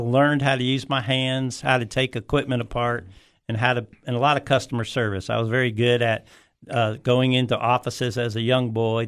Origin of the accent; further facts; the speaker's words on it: Brooklyn, New York, United States; born there; From some of you guys around here, I was born in Brooklyn, New York.